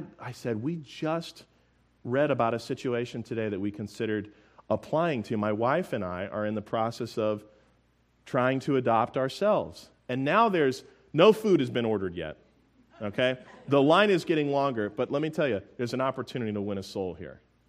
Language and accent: English; Tampa, Florida, United States; I'm actually traveling here, seeing some friends in a ministry. I'm from Tampa, Florida.